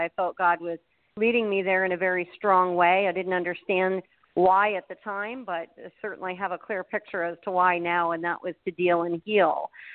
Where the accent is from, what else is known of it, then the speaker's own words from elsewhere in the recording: New York, United States; now in Florida, United States; No, I'm originally from New York.